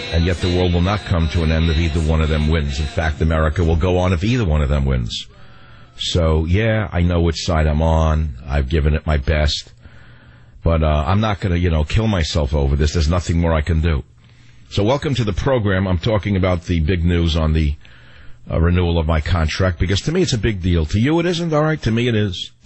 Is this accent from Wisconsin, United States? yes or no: no; New York, United States; moved away; because I come from New York. And although I left New York in 1967 or 68, I knew the type.